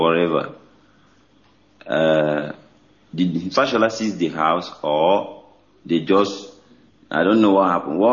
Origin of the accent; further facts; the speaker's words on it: Abia, Nigeria; I'm from Abia State.